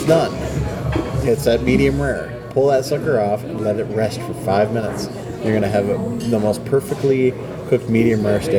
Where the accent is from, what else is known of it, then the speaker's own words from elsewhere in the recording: United States; Just because I'm an American and I like meat.